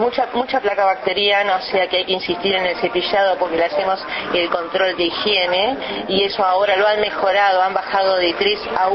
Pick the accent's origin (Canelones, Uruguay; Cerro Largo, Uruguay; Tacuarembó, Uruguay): Canelones, Uruguay; San Ramón; En mi caso, que soy de San Ramón